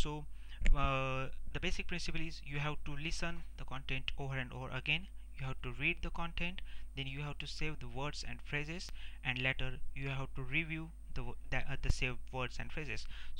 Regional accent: India; English is a second language; Because most I found that as I'm Indian, I lack in communication. We don't get much opportunity to talk to people in English.

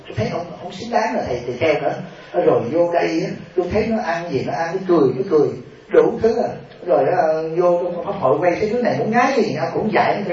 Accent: Southern Vietnam, Vietnam; Tại vì tôi á, nấu cà ri á, là tôi phải bỏ, tôi là người Nam nè.

